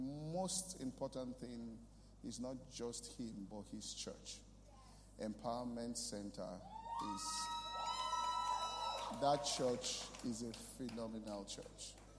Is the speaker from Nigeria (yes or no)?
yes; Ibadan, Oyo, Nigeria; because I grew up in Ibadan.